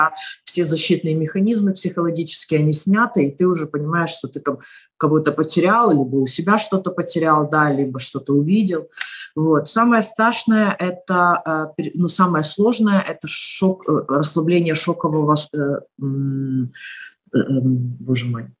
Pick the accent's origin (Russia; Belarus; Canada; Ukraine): Ukraine; я тоже украинка, я эмоциональная женщина, да, и я болею и болю за всю Украину и за всех бойцов.